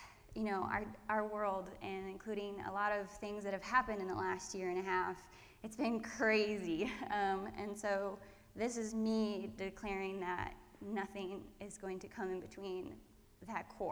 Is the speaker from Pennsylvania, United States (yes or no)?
yes; Pennsylvania, United States; For the most part, I grew up in the church. I'm from Pennsylvania